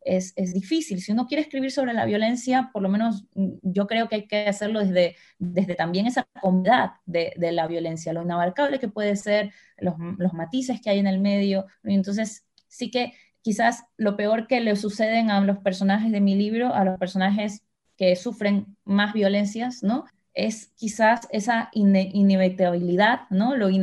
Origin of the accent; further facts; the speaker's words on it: Ecuador; moved away; lo único que hice cuando me fui de Ecuador fue aceptar un poco mi identidad de migrante.